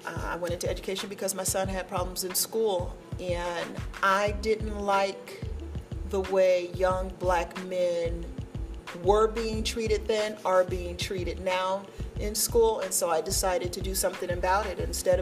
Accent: San Bernardino, California, United States; now in New York, United States; I'm actually from California, so that's where I lived. Born and raised, bred, reared up, all of it. San Bernardino, right outside of Los Angeles. That's where I'm from.

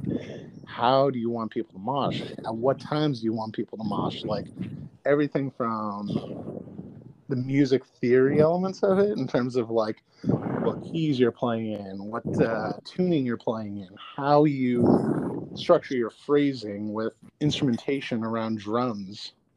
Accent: Georgia, United States; I've seen metalcore bands, like Christian metalcore bands growing up in Georgia

